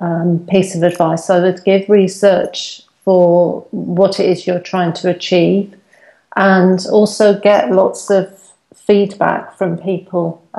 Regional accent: England, United Kingdom; now in Spain; they will realise we're English and start speaking to us in English.

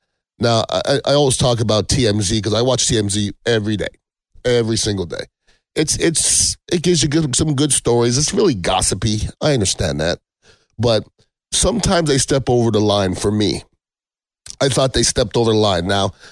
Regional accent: Canada; If anybody knows, I am Canadian. I think I have to preface by saying that.

